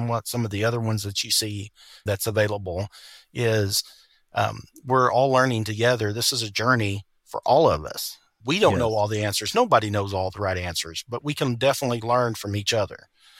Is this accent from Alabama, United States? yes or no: no; Oklahoma, United States; I grew up in Northwest Oklahoma, very few trees.